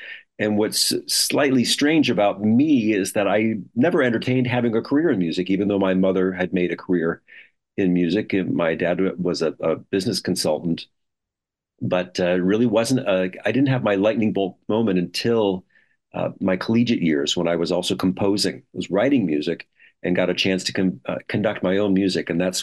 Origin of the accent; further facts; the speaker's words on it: Cleveland, Ohio, United States; some wonderful piano teachers when I was young, growing up in Cleveland